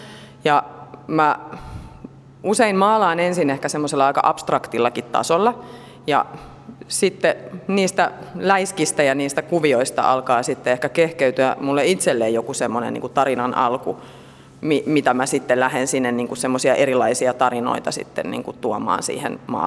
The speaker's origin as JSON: {"language": "Finnish", "town": "Helsinki", "region": "Uusimaa", "country": "Finland", "also_born_or_lived": "Espoo", "said": "mä oon helsinkiläinen taiteilija, vaikkakin mä oon syntynyt Espoossa, mutta että kyllä mä koen, että mä oon ihan täysiä helsinkiläinen."}